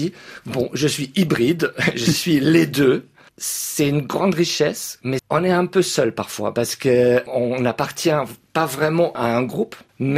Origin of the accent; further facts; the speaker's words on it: Germany; accent: German; French is a second language; L'ophtalmo me regarde, elle a entendu mon accent, elle me dit « Ah, vous êtes allemand ?» Oui, oui, oui.